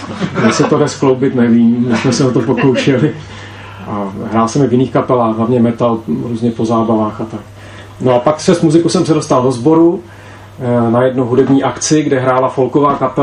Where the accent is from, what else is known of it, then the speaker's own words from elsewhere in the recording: Tábor, South Bohemian Region, Czechia; protože jsem se narodil v Táboře a vyrostl jsem v Táboře